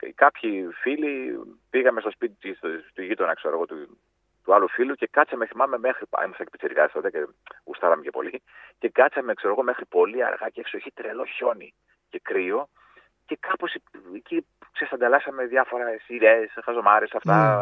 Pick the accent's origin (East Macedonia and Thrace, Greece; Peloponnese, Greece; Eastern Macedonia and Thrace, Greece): East Macedonia and Thrace, Greece; Krinides; Εγώ έχω μεγαλώσει στις κρινίδες της Καβάλας, είναι στον αρχαιό.